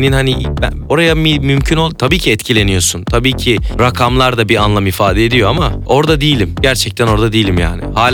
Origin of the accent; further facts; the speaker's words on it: Istanbul, Turkey; İstanbulluyum. Dedem, annem, babam, dedem, dedelerim yani. Anne tarafı, baba tarafı. Evet. Bir tek büyük anneannem var. O Giresun'dan İstanbul'a göç.